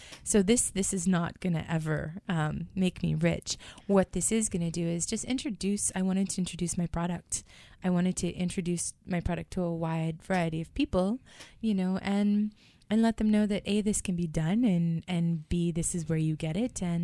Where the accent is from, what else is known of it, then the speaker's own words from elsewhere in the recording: Winnipeg, Manitoba, Canada; I'm from Winnipeg.